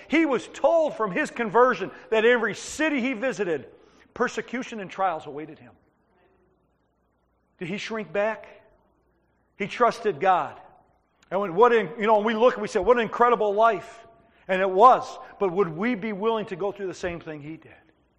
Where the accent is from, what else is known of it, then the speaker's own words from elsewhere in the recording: Detroit, Michigan, United States; And I said, well, we're from Southwest Detroit. I mean, it's like a walk in a park for us.